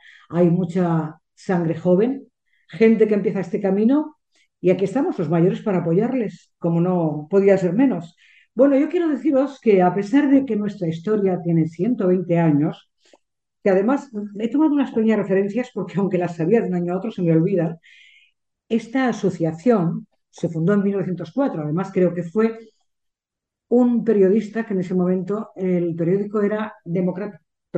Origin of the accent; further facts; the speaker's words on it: Alicante, Valencian Community, Spain; Hombre, es que somos de Alicante.